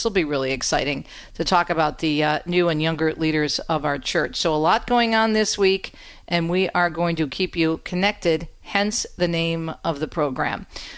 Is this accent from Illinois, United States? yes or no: no; Michigan, United States; Pray for the state of Michigan, please, my home state.